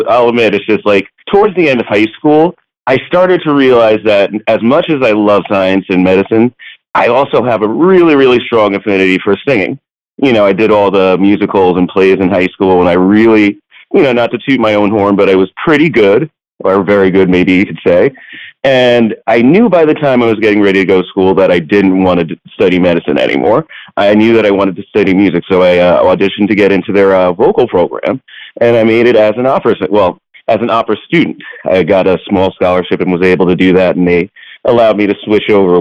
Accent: Bergenfield, New Jersey, United States; also born or lived in Livingston; I was born in New Jersey, actually in Livingston, but I grew up in a town in northern Jersey called Bergenfield. It's like an average-sized suburban town, very much like what you would call like normal East Coast American life.

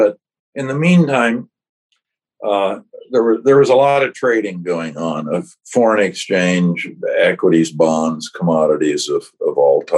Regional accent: Iowa, United States; At that time, I grew up in Iowa, and one of my grandfathers had a pretty large egg candling operation.

